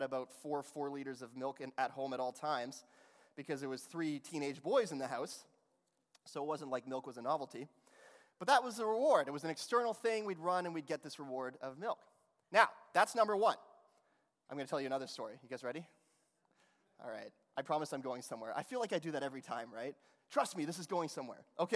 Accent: Langley, British Columbia, Canada; of course in where I grew up in Langley, there was lots of high schools as well.

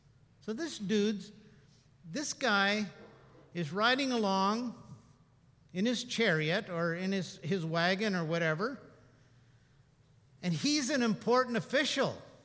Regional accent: Princeton, British Columbia, Canada; here's a kid from my hometown in Princeton that I grew up and I worked for his dad.

